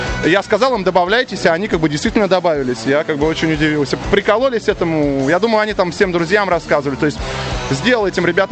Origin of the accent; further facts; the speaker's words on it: Gatchina, Leningrad Oblast, Russia; я же из Гатчины, ребята, мне это простительно.